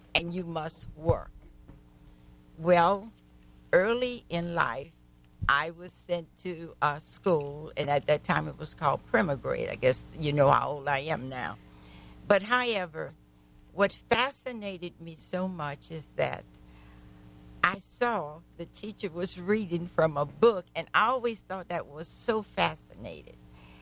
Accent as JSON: {"language": "English", "town": "Rayne", "region": "Louisiana", "country": "United States", "tie": "born or raised there", "said": "I grew up in Acadia Parish in a little town called Rain, Louisiana. Incidentally, the frog capital of the world."}